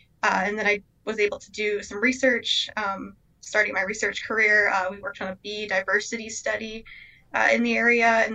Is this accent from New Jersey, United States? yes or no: yes; New Jersey, United States; So I grew up in South Jersey. It's a really agriculturally focused area.